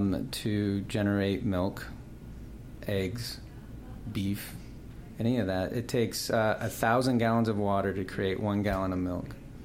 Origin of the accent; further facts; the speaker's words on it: Topanga, California, United States; I grew up, you know, my parents were hippies in California. I grew up in Topanga Canyon.